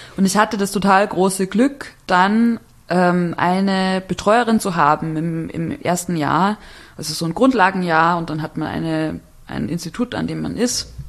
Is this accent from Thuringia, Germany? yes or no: no; Bavaria, Germany; Also ich komme aus Bayern, aus dem kleinen Dorf.